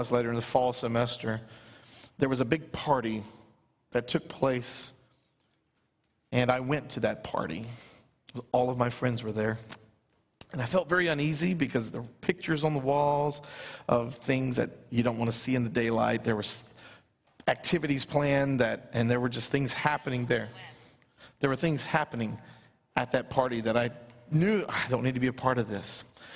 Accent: Louisiana, United States; I'm from South Louisiana, so we'd say y'all.

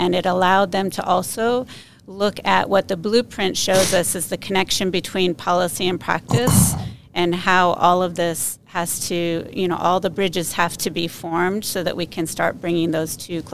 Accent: Jacksonville, Florida, United States; I grew up in Duval County Public Schools in Jacksonville, Florida.

